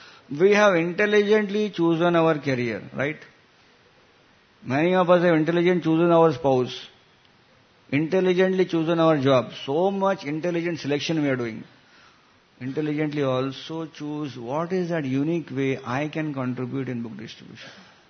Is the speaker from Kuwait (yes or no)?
no; Mumbai, Maharashtra, India; Mumbai is a well-known place. So we are from Mumbai.